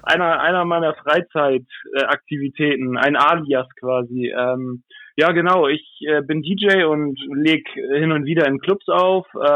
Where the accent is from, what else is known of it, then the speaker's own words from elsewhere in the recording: Hamburg, Germany; Ja, also ich bin 97er Jahrgang, bin gebürtiger Hamburger, wo ich auch sehr stolz drauf bin. … sozusagen. In Altona geboren und in Wandsbek aufgewachsen.